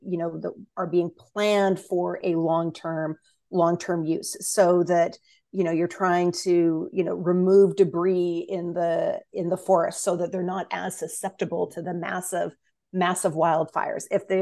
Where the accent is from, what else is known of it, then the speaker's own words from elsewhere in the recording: British Columbia, Canada; and, you know, we think that that's something that as British Columbians, we can all be proud of.